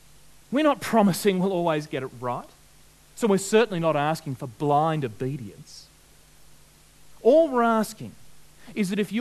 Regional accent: Australia; We're Australian. We're a nation of knockers.

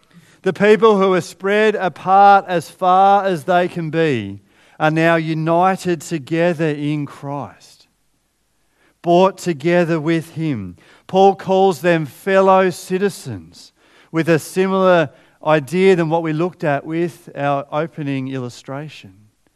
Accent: Australia; I'm an Australian citizen

